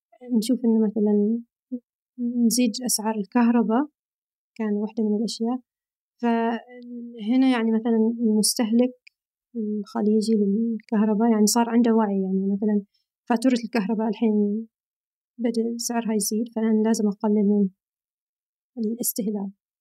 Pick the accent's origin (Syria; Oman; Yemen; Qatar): Oman; Al Batinah North; now in Riyadh, Saudi Arabia; أنا من الشمال، من شمال عمان. تعرف صحار؟